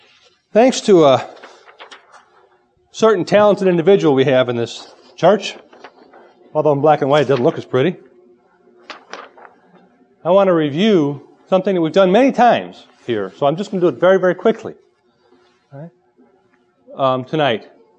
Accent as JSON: {"language": "English", "region": "Illinois", "country": "United States", "tie": "born or raised there", "said": "Clearly, growing up Irish Catholic outside of Chicago makes me different than a Southern Belle growing up in Atlanta."}